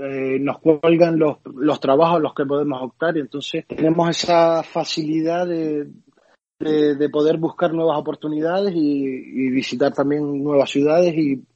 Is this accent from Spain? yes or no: yes; Canary Islands, Spain; soy de los que cuando me preguntan de dónde soy, no digo español, sino que mi primera opción es soy canario. Y ya si ellos se quedan así un poco extrañados, pues digo, está en España.